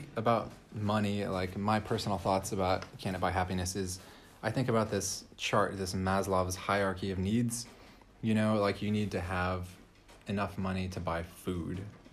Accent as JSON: {"language": "English", "region": "Texas", "country": "United States", "said": "I'm from Texas in the U.S. and working on a small YouTube channel about magic."}